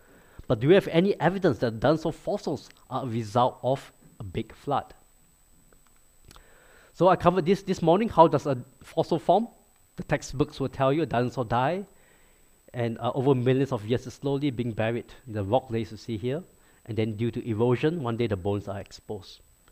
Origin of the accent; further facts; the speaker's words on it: Singapore; A couple of years ago, because I'm from Singapore, I went back to visit my family.